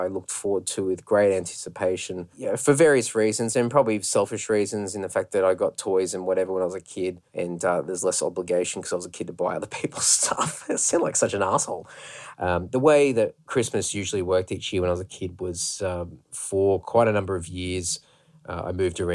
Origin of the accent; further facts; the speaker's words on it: Brisbane, Queensland, Australia; because we're away from Brisbane, where I had grown up as a child, and all of my extended family were in Brisbane.